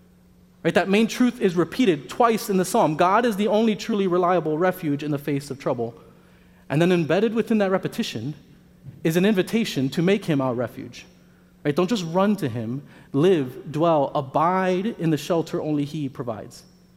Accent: Miami, Florida, United States; I grew up in Miami, Florida, where hurricane safety plans would give us weeks to prepare.

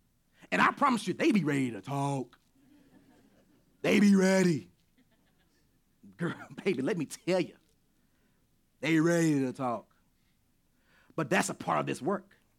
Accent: the South, United States; Uh-oh. See, I'm a Southerner. We do this naturally.

